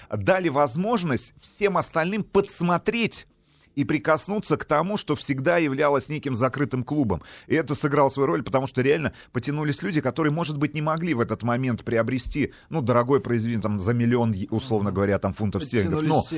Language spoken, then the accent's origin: Russian; Kurgan-Tyube, Khatlon, Tajikistan; я родился в Курган-Тюбе, воспитывался в Курган-Тюбе, закончил среднюю школу номер 9 Курган-Тюбе имени Дзержинского.